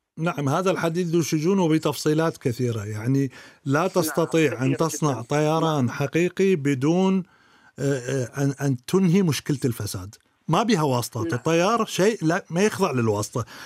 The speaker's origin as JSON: {"language": "Arabic", "country": "Iraq", "said": "أنا أصعد للطيارة، أنا عراقي ما أشوف بطاقة من الخدمة ولا عراقية ولا عراقي"}